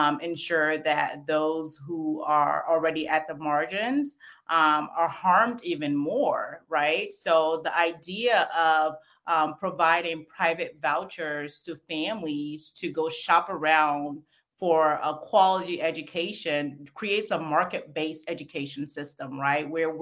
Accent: Saint Paul, Minnesota, United States; I grew up in St. Paul, Minnesota

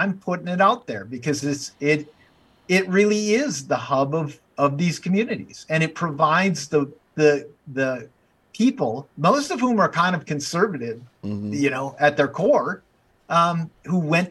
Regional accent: River Falls, Wisconsin, United States; I tweeted that UW River Falls is not a woke indoctrination place. It's the cornerstone of my hometown.

